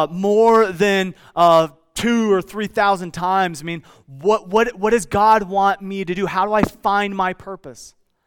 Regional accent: Midwest, United States; I remember growing up in the Midwest, and man, before that first snow, you would see these birds just start flocking

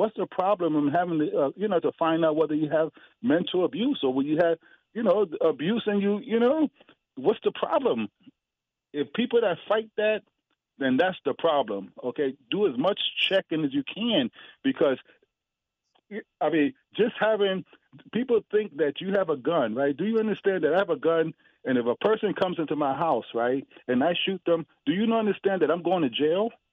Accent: New York City, New York, United States; I grew up in New York City, so you didn't really talk guns unless you was in gangs and stuff.

